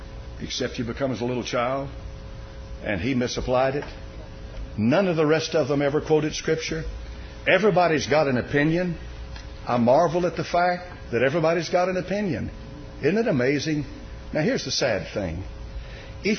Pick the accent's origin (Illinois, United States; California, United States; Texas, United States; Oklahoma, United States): Texas, United States; I was raised Baptist in Texas, and half the things she does in her profession is not allowed.